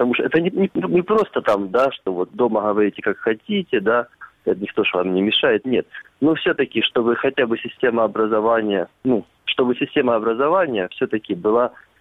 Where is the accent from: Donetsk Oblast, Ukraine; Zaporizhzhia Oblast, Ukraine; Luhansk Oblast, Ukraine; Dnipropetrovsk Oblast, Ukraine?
Luhansk Oblast, Ukraine; я из Луганской области